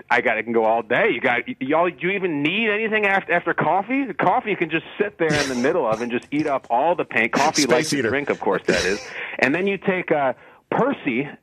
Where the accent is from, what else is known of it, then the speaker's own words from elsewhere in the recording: Chicago, Illinois, United States; I actually am kind of ashamed of that as a Chicagoan, what they did to that guy.